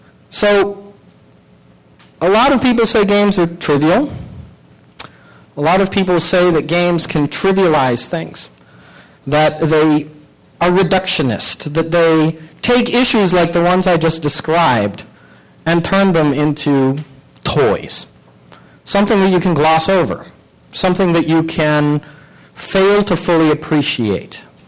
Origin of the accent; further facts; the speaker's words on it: Peru; When I was a kid growing up in Peru, another one of those places that my mother worked